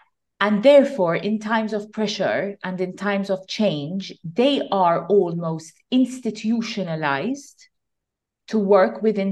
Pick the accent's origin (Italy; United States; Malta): Malta; This is why we are known as Maltese and other people are known as English.